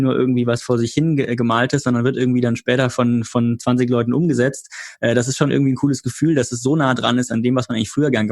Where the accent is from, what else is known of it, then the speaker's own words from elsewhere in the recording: Freiburg, Baden-Württemberg, Germany; ich bin witzigerweise dann über meine Heimatstadt Freiburg gefahren